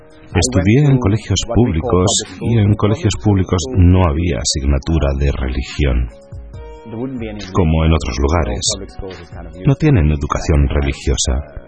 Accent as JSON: {"language": "Spanish", "region": "the north", "country": "Netherlands", "tie": "born or raised there", "said": "Nací y crecí en los Países Bajos. Mi familia la constituíamos mis padres, mi hermano, mi hermana y yo. Vivíamos en el norte del país."}